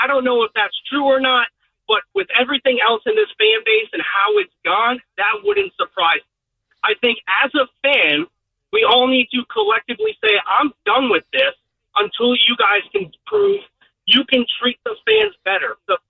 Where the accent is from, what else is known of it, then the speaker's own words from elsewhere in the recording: New Jersey, United States; So I grew up in New Jersey, huge Jets fan, right?